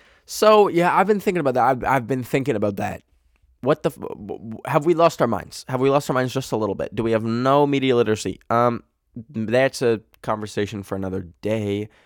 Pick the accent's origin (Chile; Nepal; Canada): Canada; Yes, I just said bag, because I'm Canadian.